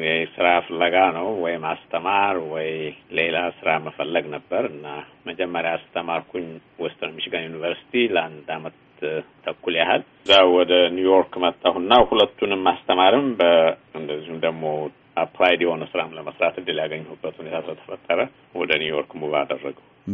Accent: Debre Berhan, Amhara, Ethiopia; born there; የተወለድኩት በደብረ ብርሃን ከተማ አካባቢ ነው።

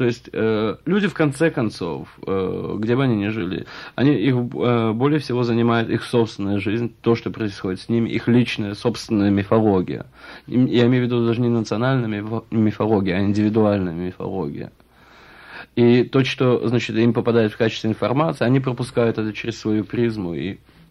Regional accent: Russia; ясно, что я из России, значит, меня можно спросить об этом.

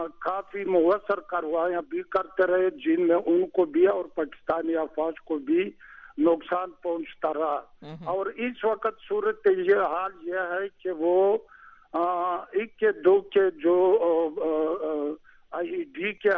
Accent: Khyber Pakhtunkhwa, Pakistan; پہلے میں یہ وضاحت کر لوں کہ میرا تعلق جنوبی وزیرستان سے ہے

